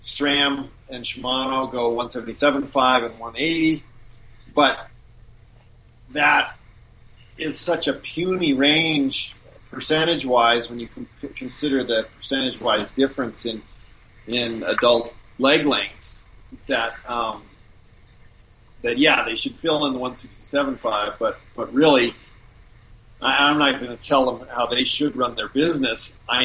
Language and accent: English; Los Alamos, New Mexico, United States; You know, I grew up in Los Alamos, New Mexico, and I have a degree in physics and everything.